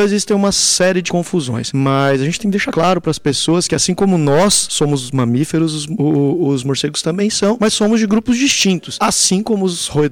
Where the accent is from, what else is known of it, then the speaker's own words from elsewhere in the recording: Maringá, Paraná, Brazil; sou de Maringá, me formei em Ciências Biológicas aqui na UEM.